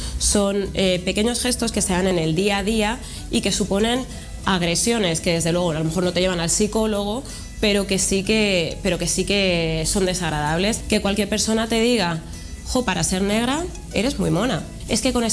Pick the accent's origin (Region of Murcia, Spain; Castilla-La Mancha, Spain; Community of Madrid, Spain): Community of Madrid, Spain; accent: Madrid; Pese a que tengas un acento completamente madrileño como es el mío, castizo a tope, ¿no? Yo, como anécdotas, por ejemplo, curiosas, claro, yo nací en 1981 y mi madre es de un pueblo de Segovia de 300 habitantes.